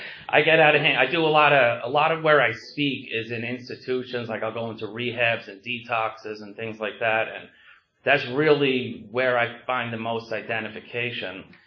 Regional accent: Bronx, New York, United States; I got sober in the Bronx. I'm from the Bronx, New York.

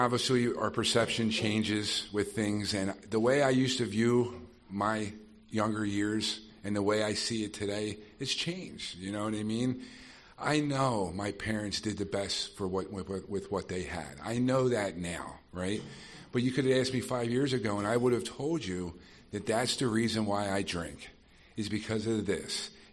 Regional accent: Delaware County, Pennsylvania, United States; I'm from Delco, Delaware County, south of Philadelphia.

